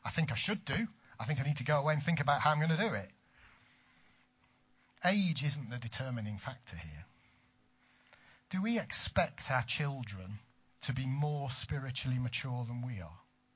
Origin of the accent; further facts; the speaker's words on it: East Midlands, United Kingdom; We moved back here about 2 years ago. I grew up in the East Midlands in a place called Towton, and we came back a couple of years ago, having moved away for about 25 years, 30 years